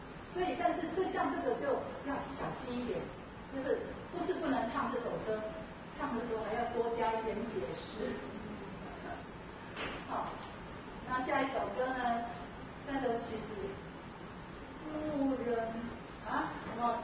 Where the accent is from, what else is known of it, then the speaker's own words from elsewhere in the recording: China; 我们中国人就是要换